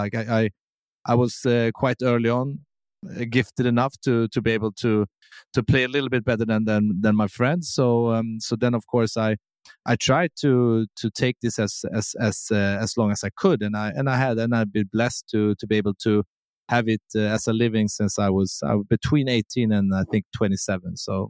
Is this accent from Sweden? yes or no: yes; Sweden; English is a second language; But I will say Sweden is a really good country to grow up in.